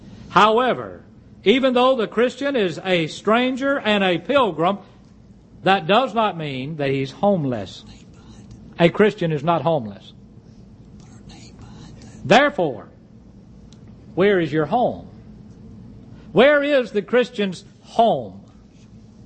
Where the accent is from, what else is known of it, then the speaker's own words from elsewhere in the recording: Mississippi, United States; I said, now understand, I'm from Mississippi.